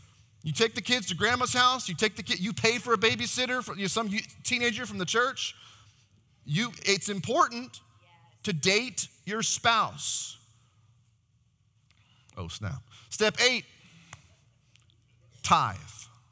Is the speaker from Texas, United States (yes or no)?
yes; Texas, United States; I'm from Texas and I'm a man